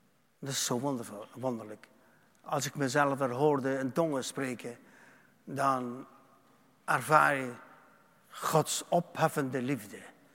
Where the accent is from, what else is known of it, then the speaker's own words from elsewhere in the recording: Limburg, Netherlands; accent: Limburg; Want ik ben een echte Limburger met Limburgs accent. Met een zachte G.